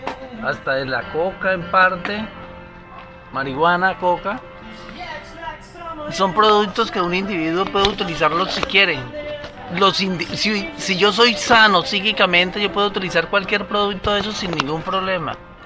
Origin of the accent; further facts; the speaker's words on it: Cali, Valle del Cauca, Colombia; Yo soy colombiano. De la zona paisa, y me crecí y me eduqué en el Valle del Cauca, en Cali, y estuve trabajando como 10 años en la selva.